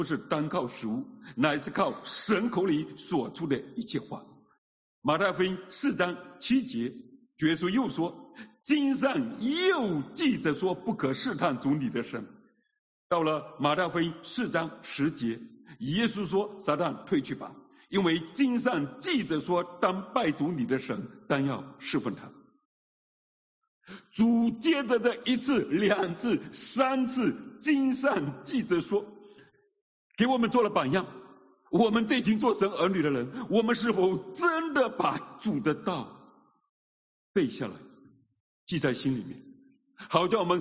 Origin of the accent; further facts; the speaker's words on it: China; 我们中国人哈，在强调一件事情你要努力的使劲的去做的时候呢